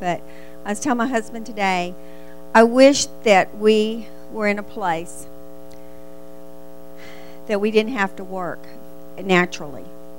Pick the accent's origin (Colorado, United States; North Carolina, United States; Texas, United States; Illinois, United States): Texas, United States; accent: Texas; You can tell I still got my Texas accent. Yeah. I'm still, you can take the girl out of Texas, but you can't take the Texas out of the girl.